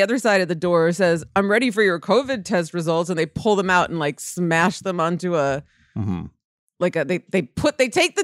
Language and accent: English; United States; Yes, I remember that. I'm American.